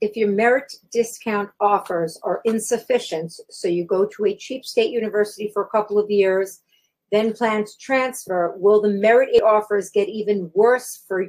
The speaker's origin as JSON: {"language": "English", "country": "Kenya", "said": "from Kenya."}